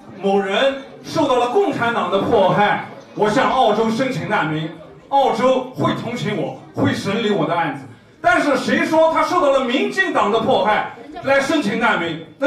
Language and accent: Chinese; China; 我中国人终于有人敢说真话